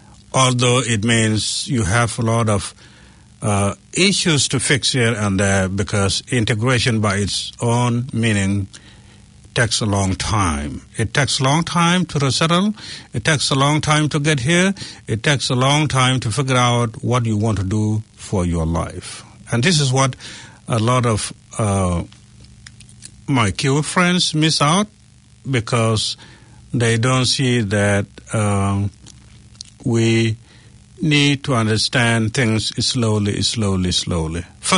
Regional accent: South Sudan; I'm originally from South Sudan in Africa

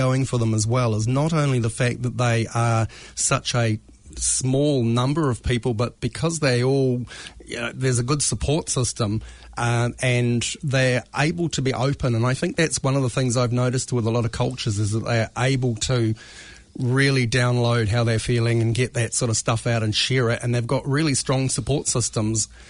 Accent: Albany, Western Australia, Australia; I grew up in Albany when it was a country town.

